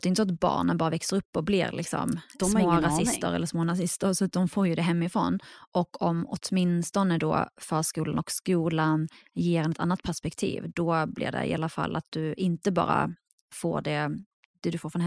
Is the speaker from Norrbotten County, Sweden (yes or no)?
no; Skåne, Sweden; also born or lived in Iraq; Jag är ju uppväxt i Skåne på tidigt 90-tal. Så det var ganska speciellt för att vi kom ju då dit från Irak. Så att vi var typ den enda så arabiska familjen i en liten skånsk by.